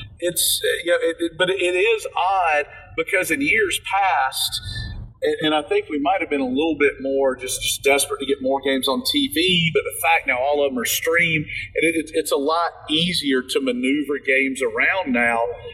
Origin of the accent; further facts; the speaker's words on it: Statesboro, Georgia, United States; It reminds me, my hometown of Statesboro is similar in that Gainesville is close enough to the coast where it's flat and it's just going to be hot, but you're not close enough to get any sort of an ocean breeze.